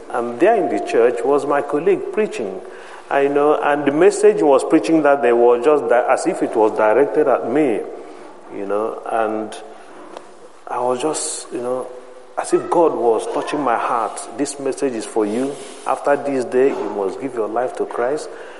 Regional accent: Nigeria; moved away as an adult; Well, I was born in Nigeria, and I grew up there, attended my first degree and a master's degree in Nigeria

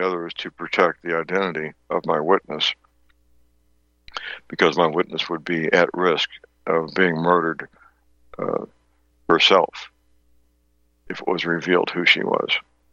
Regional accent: St. Louis, Missouri, United States; So I know in my hometown in St. Louis, Pfizer has a facility.

